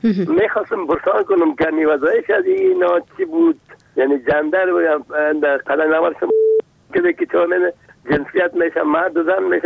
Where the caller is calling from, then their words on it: Kabul, Afghanistan; از کابل هستم.